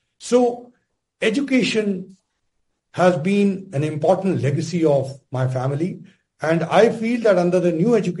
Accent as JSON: {"language": "English", "town": "Amritsar", "region": "Punjab", "country": "India", "tie": "born or raised there", "said": "Amritsar is very much my hometown."}